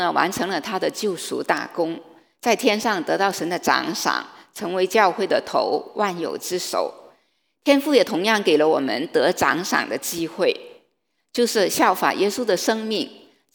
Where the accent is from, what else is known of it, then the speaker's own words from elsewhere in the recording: China; 我们中国人呢，过年的时候我们喜欢带些礼物去拜年。